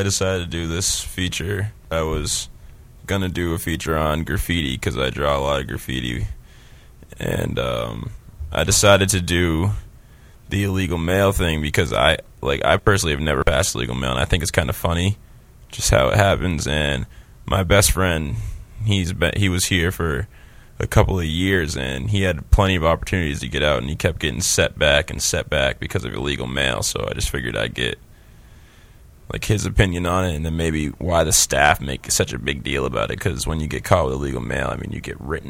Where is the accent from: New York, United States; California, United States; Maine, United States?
Maine, United States; Portland; Like, I'm from Portland, and there's kids who are from Palatka, Florida.